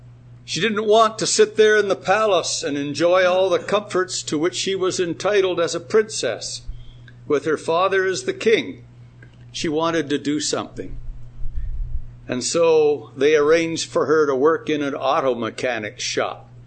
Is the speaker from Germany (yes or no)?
no; Canada; I'm not old enough to remember it, but I understand, and I'm speaking now perhaps for the moment as a Canadian